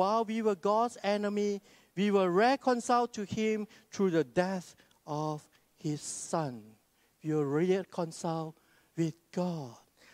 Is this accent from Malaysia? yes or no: yes; Malaysia; because we are Malaysian. So be proud as you're Malaysian.